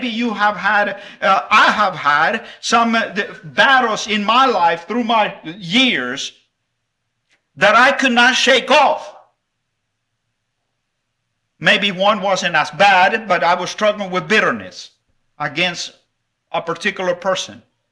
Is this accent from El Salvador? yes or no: yes; Santa Ana, El Salvador; I remember growing up in Central America and the city where I was born, in Santa Ana of El Salvador.